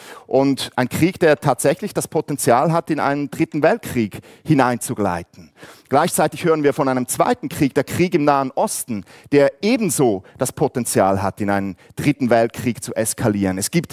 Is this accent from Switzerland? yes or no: yes; Switzerland; accent: Swiss; now in Hamburg, Germany; Ich bin 44 Jahre alt. Ich wohne mit meiner Familie in Hamburg. Aber eigentlich sind wir Schweizer, wie ihr vielleicht an meinem Dialekt gehört habt. Und wir wohnen in Hamburg mitten in diesem Brennpunkt St. Pauli, also wirklich Downtown